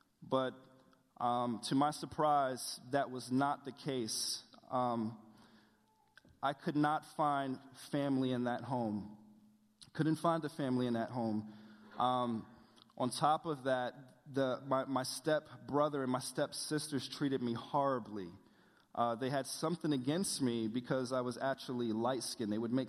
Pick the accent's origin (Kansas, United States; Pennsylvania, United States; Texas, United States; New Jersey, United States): New Jersey, United States; Willingboro; born there; I'm 29 years old. I was born in Woolenboro, New Jersey. Woolenboro, New Jersey is a suburb, but some people would say it's a ghetto suburb.